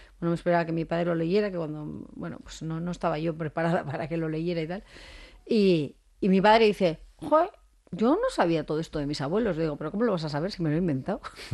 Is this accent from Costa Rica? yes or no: no; Basque Country, Spain; Somos el pueblo vasco, ni mejor ni peor